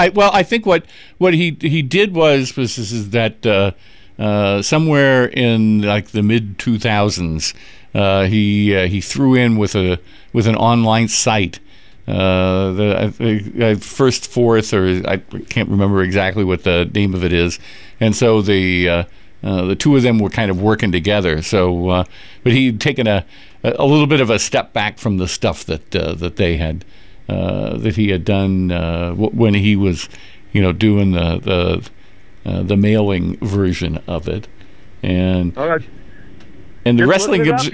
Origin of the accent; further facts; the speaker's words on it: St. Louis, Missouri, United States; Well, you know, the growing up in St. Louis, that the big thing there was wrestling at the Chase.